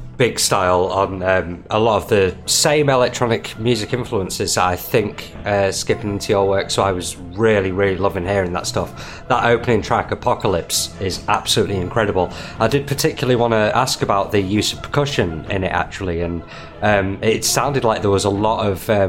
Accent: United Kingdom; I don't know how much I might be imagining this just because I'm British myself.

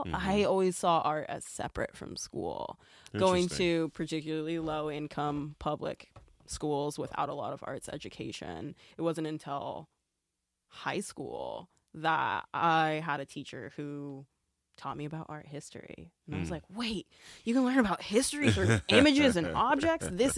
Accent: Eugene, Oregon, United States; So I was born in Eugene, Oregon. I lived there until I moved to Portland for college.

